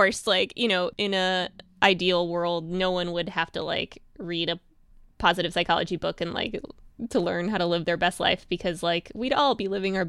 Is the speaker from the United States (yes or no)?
yes; Texas, United States; So it's not that I grew up in Texas and everything was challenging and difficult because I didn't fit in.